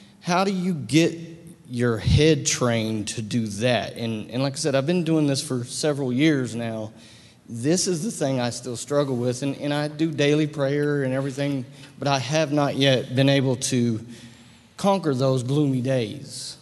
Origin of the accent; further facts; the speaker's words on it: Amarillo, Texas, United States; I'm from Amarillo, Texas.